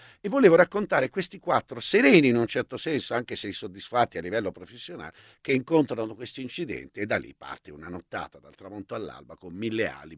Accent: Olginate, Lombardy, Italy; Il mio film precedente l'ho fatto sul lago di Como a Olginate, dove sono nato e cresciuto

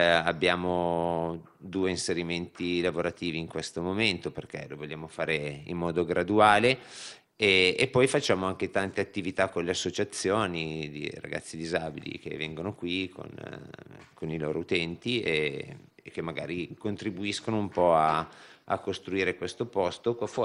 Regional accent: Melegnano, Lombardy, Italy; perché siamo di Melegnano

